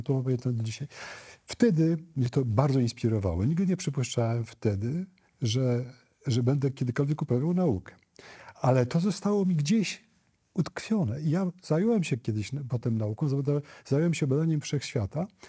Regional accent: Podlaskie Voivodeship, Poland; Ja pochodzę z trochę wcześniejszego pokolenia. Wychowałem się w małym miasteczku powiatowym na Białostoczyźnie i mieszkaliśmy na obrzeżach miasta

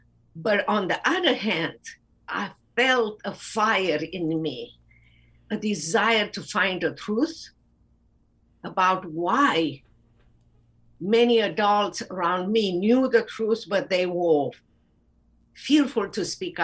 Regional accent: Romania; English is a second language; now in United States; When I speak now about how was my life growing up in socialist Romania

